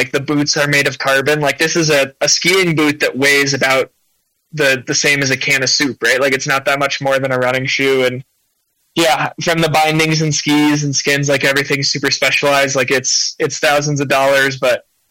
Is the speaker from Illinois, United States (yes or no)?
yes; Rockford, Illinois, United States; In Rockford, Illinois, yeah, as a big Cubs fan listening to games on WGN.